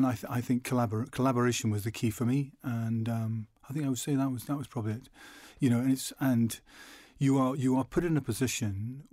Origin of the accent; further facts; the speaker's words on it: Tidworth, South West England, United Kingdom; born there; I was born in Tidworth in Surrey, but I very much see myself as a Scot